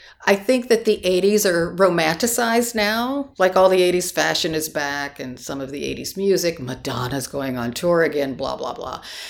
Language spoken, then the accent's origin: English; Canton, Ohio, United States; Yes, I'm from Canton, Ohio.